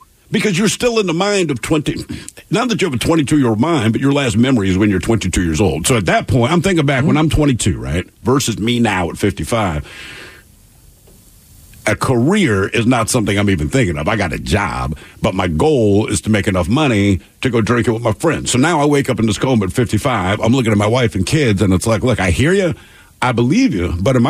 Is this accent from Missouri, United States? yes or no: yes; St. Louis, Missouri, United States; I love my hometown of St. Louis.